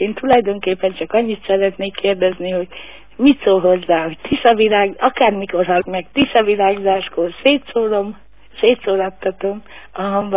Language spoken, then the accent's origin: Hungarian; Szabolcs-Szatmár-Bereg, Hungary; Szabolcs megyei származású vagyok